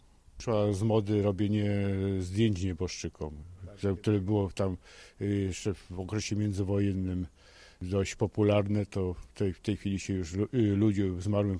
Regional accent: Kraków, Lesser Poland, Poland; Z Krakowa.

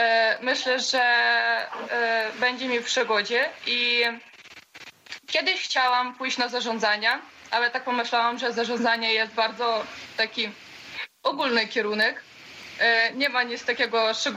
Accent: Ukraine; Polish is a second language; moved away as an adult; now in Zielona Góra, Poland; I jestem z Ukrainy. Właśnie w Polsce jestem tylko przez... W Polsce przebywam pierwszy rok.

